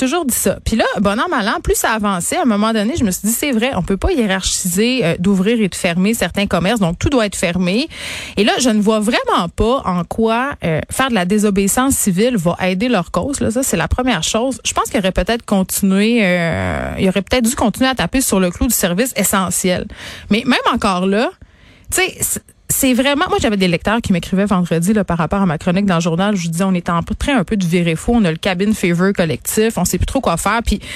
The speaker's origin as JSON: {"language": "French", "town": "Saguenay", "region": "Quebec", "country": "Canada", "said": "Ben, écoute, là, je viens du Saguenay."}